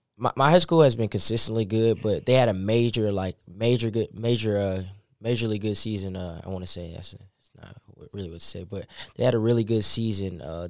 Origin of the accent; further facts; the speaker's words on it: Houston, Texas, United States; I'm from Houston, Texas, but as everybody knows, Houston's fourth largest city. So I lived in Cypress, a suburb in Houston.